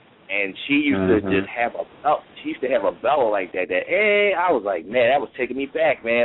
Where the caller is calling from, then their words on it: Philadelphia, Pennsylvania, United States; I'm calling from Pennsylvania, Philly.